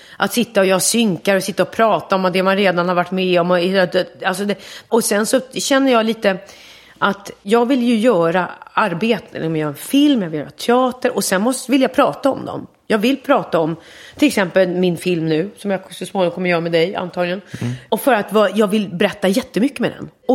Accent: Västerås, Västmanland County, Sweden; började jag med min barndom i Västerås när mina föräldrar jobbade på teatern där

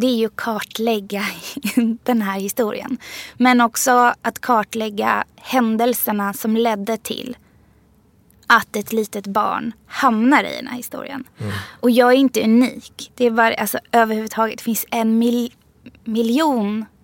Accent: Upplands Väsby, Stockholm County, Sweden; jag vet inte heller hur man beter sig i Upplands Väsby där jag växte upp.

